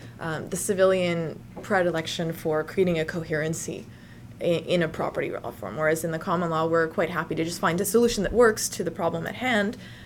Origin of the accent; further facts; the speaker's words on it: Virginia, United States; Virginia is my home state, so we don't really have that problem in the common law.